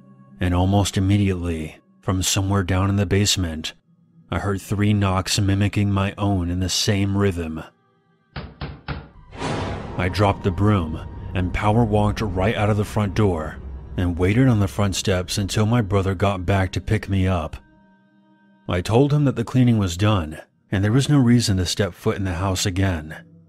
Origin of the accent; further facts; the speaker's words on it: Netherlands; I'm 19. I'm from the Netherlands, and I study law.